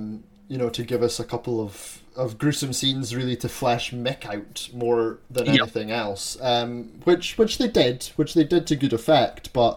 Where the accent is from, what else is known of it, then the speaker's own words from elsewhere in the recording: Scotland, United Kingdom; as a Scotsman, I sympathise with every Australian having to listen to people butcher your accent.